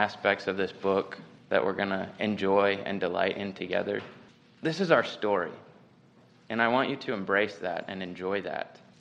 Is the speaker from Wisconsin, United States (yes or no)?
no; Ohio, United States; You know, I grew up in Northeast Ohio, and every time I go back to the land that I grew up on, there's a real meaningful experience that I encounter